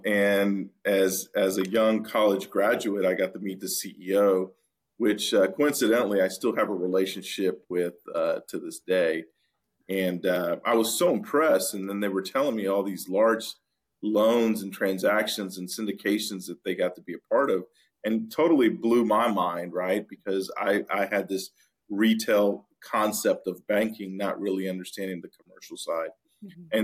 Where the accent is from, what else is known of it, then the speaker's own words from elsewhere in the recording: San Antonio, Texas, United States; I grew up in San Antonio, Texas, and I needed a job when I was in high school.